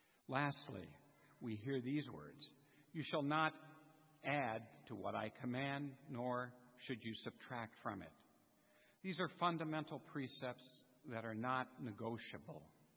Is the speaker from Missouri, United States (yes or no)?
yes; St. Louis, Missouri, United States; born there; I can't help myself. I was born in St. Louis.